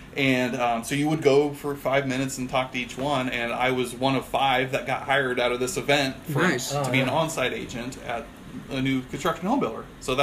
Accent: Illinois, United States; I'm from Illinois, very small town, from the sticks of Illinois.

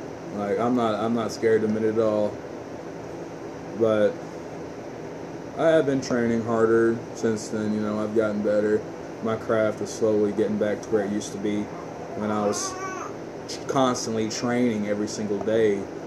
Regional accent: Paragould, Arkansas, United States; I was born and raised here in Paragould

